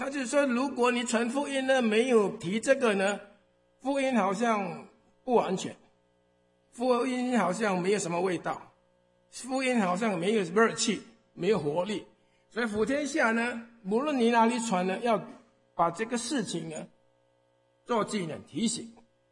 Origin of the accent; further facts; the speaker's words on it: United States; Chinese is a second language; 我是华侨哦，莱阳华侨，在美国那学习长大，所以我的中文不是很行